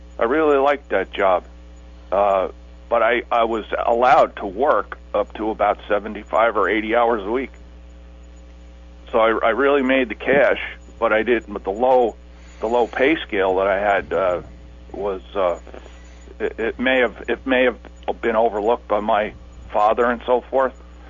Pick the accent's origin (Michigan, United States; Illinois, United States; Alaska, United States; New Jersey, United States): New Jersey, United States; and I grew up in New Jersey, you know, and there were, back in the 60s and 70s, there were a lot of entry-level jobs that a young man could get